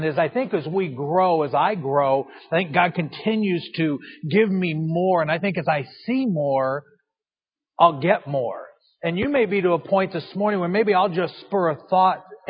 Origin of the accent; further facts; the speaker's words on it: California, United States; moved away; but we are from California. I'm sorry about that, and I apologize. As soon as I had opportunity to move out of California, I did.